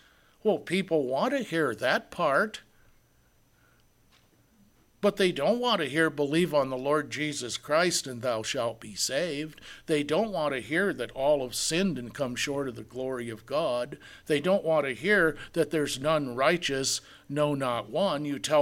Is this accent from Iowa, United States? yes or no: yes; Iowa, United States; I grew up in Iowa very close to several Amish communities.